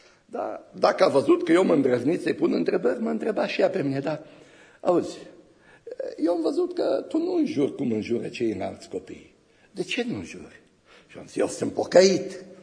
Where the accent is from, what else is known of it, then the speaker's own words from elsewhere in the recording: Arad County, Romania; Eram copil în satul meu natal, în județul Arad, și a venit vremea să mă duc la școală.